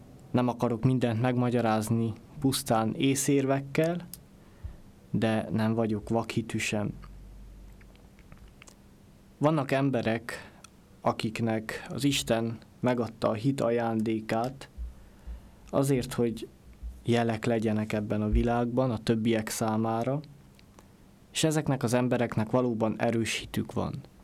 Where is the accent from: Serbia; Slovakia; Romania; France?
Romania; Lăzarea, Harghita; gyergyószárhegyi származású vagyok